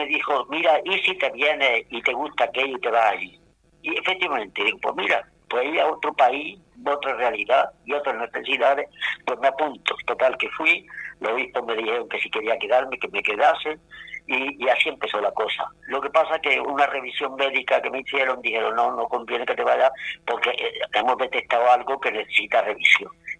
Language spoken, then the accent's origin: Spanish; Churriana de la Vega, Andalusia, Spain; also born or lived in El Salvador